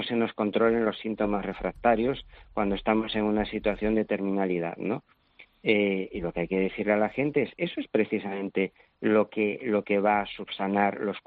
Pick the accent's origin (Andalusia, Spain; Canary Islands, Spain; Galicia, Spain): Galicia, Spain; Pero yo soy gallego, ¿no?